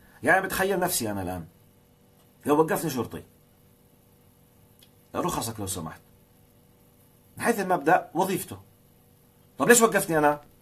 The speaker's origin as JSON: {"language": "Arabic", "town": "Amman", "region": "Amman Governorate", "country": "Jordan", "tie": "born or raised there", "said": "أنا ابن هالمجتمع، يعني أنا مش صغير، أنا عمري 50 سنة عدم مؤاخذة، أنا مولود في عمان وعايش في عمان في الأردن ومسافر ورايح جاي وزاير كذا"}